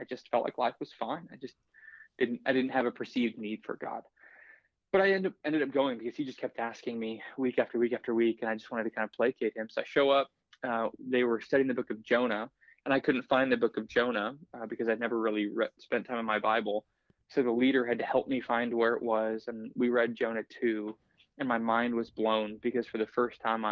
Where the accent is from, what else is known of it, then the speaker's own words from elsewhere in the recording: Littleton, Colorado, United States; Yeah, so I grew up in just outside of Denver in a place called Littleton, Colorado, in a home where I didn't know Jesus.